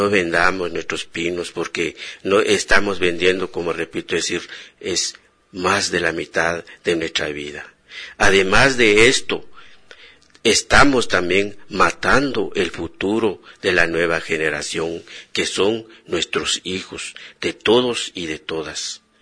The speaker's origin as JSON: {"language": "Spanish", "region": "Quiché", "country": "Guatemala", "said": "yo llamo a la conciencia de cada uno y de cada una de nosotros como guatemaltecos, y en este caso como quichelenses"}